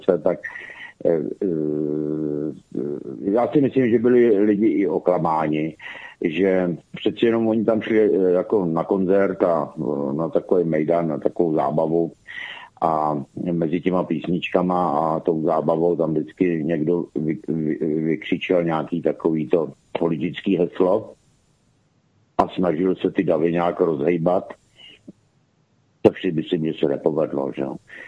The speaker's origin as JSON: {"language": "Czech", "region": "Prague", "country": "Czechia", "said": "Zaprvé jsem Pražák a bydlel jsem v té době ještě v Praze."}